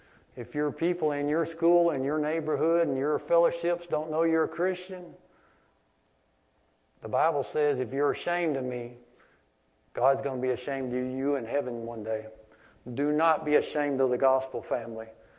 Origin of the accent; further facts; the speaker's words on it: Holly Grove, Arkansas, United States; also born or lived in Texas; And like I was born in Texas, but I was raised in Holly Grove.